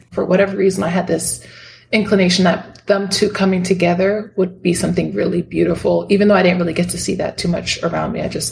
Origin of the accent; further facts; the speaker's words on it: New York, United States; also born or lived in Miami; Yes, I was born in Miami, Florida, to two parents. They came from Dominican Republic, so both of them were immigrants. And then I mostly grew up with my mom and my sister. We moved from Miami to different parts of New York State.